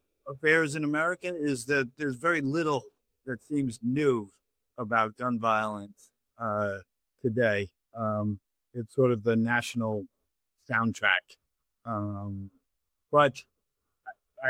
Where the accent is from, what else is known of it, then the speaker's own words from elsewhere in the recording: Brooklyn, New York, United States; I grew up in Brooklyn, New York in the 1960s